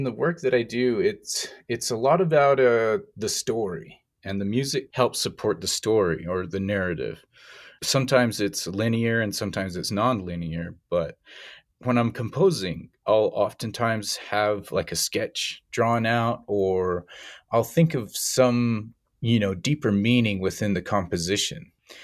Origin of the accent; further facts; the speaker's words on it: Salt Lake City, Utah, United States; Like even growing up on Sundays in Salt Lake City, Utah, every Sunday they would have like Native American music playing on one of the local radio stations there for like maybe an hour or two.